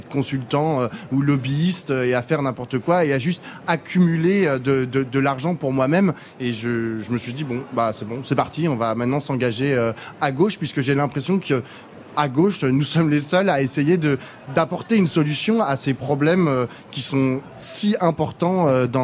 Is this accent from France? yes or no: yes; Paris, Île-de-France, France; Je suis parisien, je suis né à Paris.